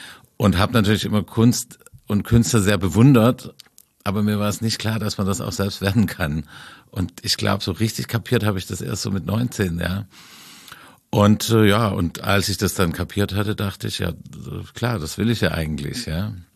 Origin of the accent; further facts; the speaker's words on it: Swabia, Germany; für mich aus dem Dorf in Schwaben.